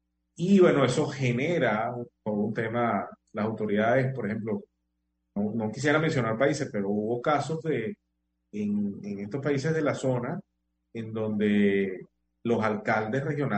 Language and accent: Spanish; Venezuela; moved away; Yo salí de Venezuela hace algunos años y, claro, mi situación de exilio fue distinta. Yo me fui en avión